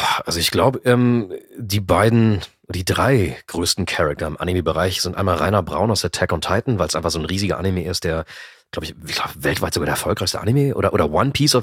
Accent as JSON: {"language": "German", "country": "Germany", "tie": "born or raised there", "said": "zu Hause haben wir Griechisch gesprochen, spreche auch akzentfreies Griechisch, also wie Native quasi, und Deutsch, klar ist klar, ich bin in Deutschland geboren und groß geworden"}